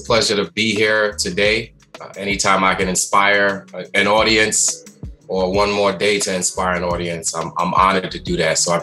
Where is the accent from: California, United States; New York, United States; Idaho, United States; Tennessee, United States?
New York, United States; Staten Island; Yeah, I was raised in Staten Island, New York. Single parent household.